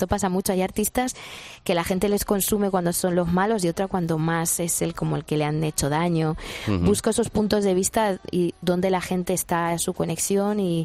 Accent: Spain; yo, vamos, soy española por el mundo, pero feliz y alardeo de todas nuestras cosas

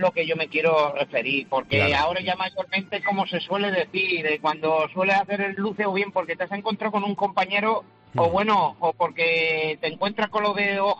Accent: Montijo, Extremadura, Spain; Bueno, soy de Montijo, lo que pasa que he venido a la localidad de Azagra, en Navarra, a cargar.

